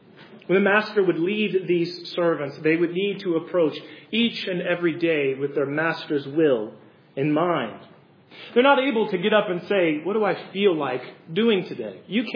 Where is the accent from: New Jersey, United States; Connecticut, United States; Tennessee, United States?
New Jersey, United States; I'm from New Jersey.